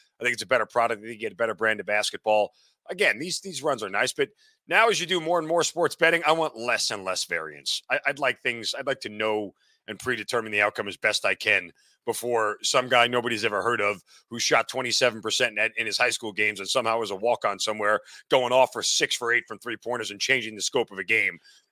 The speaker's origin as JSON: {"language": "English", "region": "New York", "country": "United States", "tie": "born or raised there", "said": "I grew up in New York, so college sports weren't a thing, right? New York's a pro sports town"}